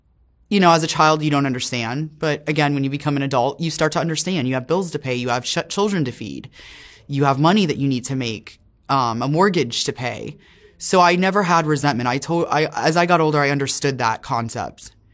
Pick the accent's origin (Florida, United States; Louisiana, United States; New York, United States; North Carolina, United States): Florida, United States; Miami; Miami, Florida. I grew up in Miami, Florida, North Dade.